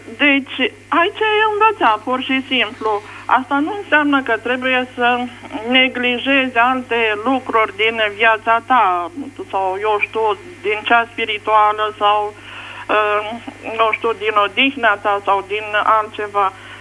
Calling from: Bucharest, Romania; sunt din București.

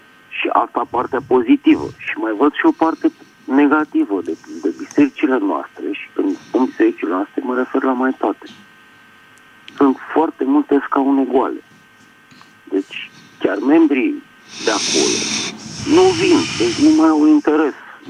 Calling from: Bucharest, Romania; din București

